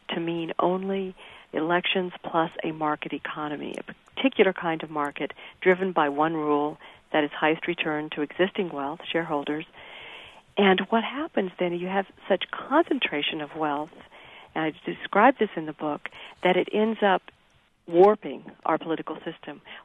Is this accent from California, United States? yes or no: no; Fort Worth, Texas, United States; I grew up in Cowtown, Fort Worth, Texas. Drove by the stockyards.